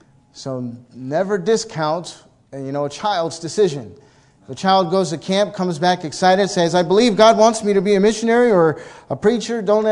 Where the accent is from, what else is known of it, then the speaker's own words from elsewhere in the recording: Arkansas, United States; But since I'm from Arkansas, I thought it would, you know, yeah.